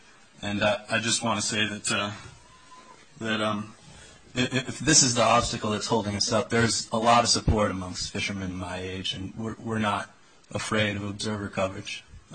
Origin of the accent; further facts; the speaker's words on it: Kodiak, Alaska, United States; I'm from Kodiak. I'm a lifelong fisherman.